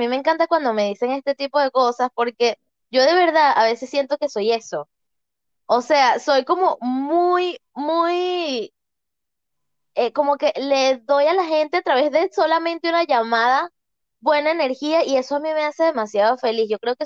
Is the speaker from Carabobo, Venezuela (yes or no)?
no; Barquisimeto, Lara, Venezuela; moved away as an adult; also born or lived in Caracas; now in Chile; Yo nací en Barquisimeto y bueno, obviamente viví 21 años en Barquisimeto. Y luego de ahí fue que me mudé a Caracas y bueno, luego 4 años después me vine a Chile.